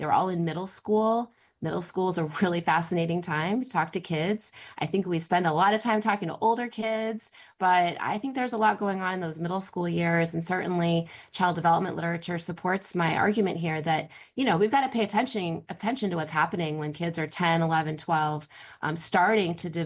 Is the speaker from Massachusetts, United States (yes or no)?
yes; Massachusetts, United States